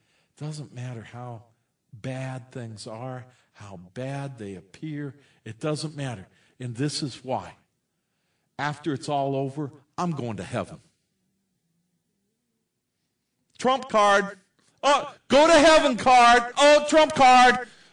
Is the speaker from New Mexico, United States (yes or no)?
no; California, United States; I've always been a Southerner. I'm from Southern California.